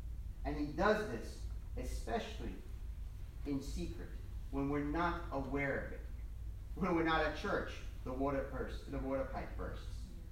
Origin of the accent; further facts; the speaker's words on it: New Jersey, United States; Granted, I am from New Jersey and I know how to drive on snow and ice.